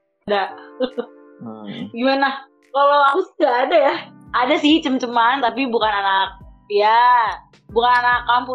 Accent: Bogor, West Java, Indonesia; Gue dari Bogor kebetulan.

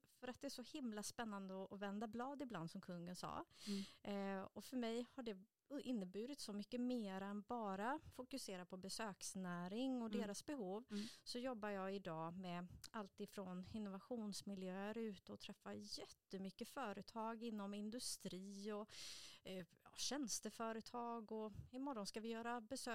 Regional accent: Vänersborg, Västra Götaland County, Sweden; moved away as an adult; also born or lived in Alingsås; Jag är en tjej som är född och uppvuxen i Vänersborg, men som flyttade därifrån i 25-årsåldern och hamnade i Alingsås.

